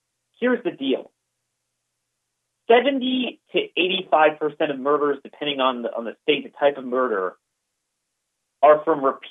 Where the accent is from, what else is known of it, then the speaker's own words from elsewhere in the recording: Maryland, United States; In most states, like my home state of Maryland, the prison population is down 30%